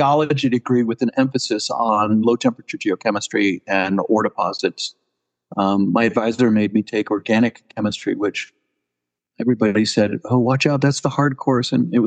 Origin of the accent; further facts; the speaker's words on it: Caracas, Capital District, Venezuela; I was surrounded by petroleum engineers growing up in Caracas, Venezuela.